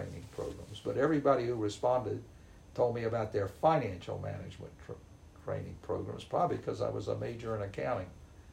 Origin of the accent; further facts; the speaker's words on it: the South, United States; being a Southerner, I didn't want the snow in Rochester, New York